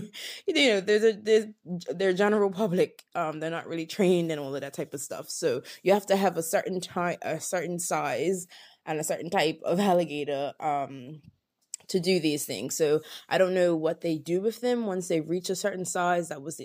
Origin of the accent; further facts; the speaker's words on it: Bermuda; And I am from Bermuda. We don't have We don't have alligators in Bermuda.